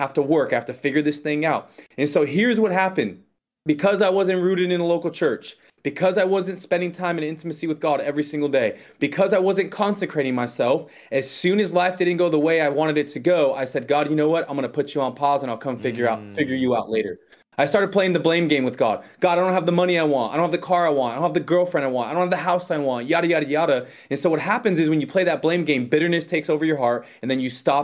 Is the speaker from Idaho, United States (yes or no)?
no; Los Angeles, California, United States; also born or lived in San Diego; I grew up in Los Angeles. I went to college in San Diego, and I ended up living there for 9 years.